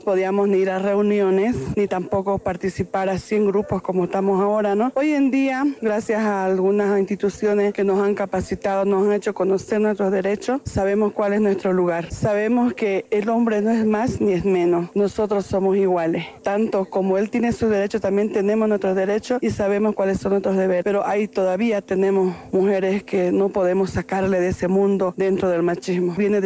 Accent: El Torno, Santa Cruz, Bolivia; yo vengo de Santa Cruz, de un municipio que se llama Municipio del Torno.

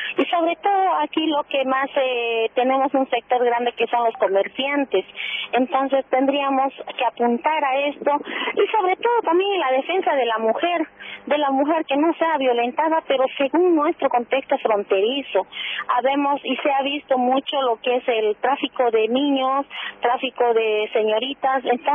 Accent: Puerto Quijarro, Santa Cruz, Bolivia; nosotros somos la entrada de Bolivia, somos la cara de Bolivia aquí en la zona fronteriza

